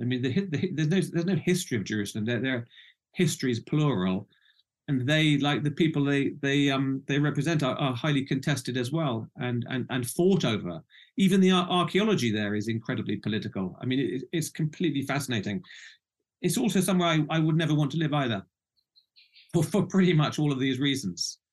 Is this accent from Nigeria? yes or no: no; United Kingdom; I'm British, I come from the UK